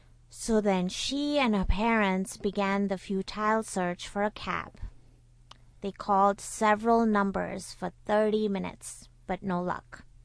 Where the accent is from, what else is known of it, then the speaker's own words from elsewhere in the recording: India; moved away as an adult; now in United States; So I was raised in India, and I moved to the United States when I was 23.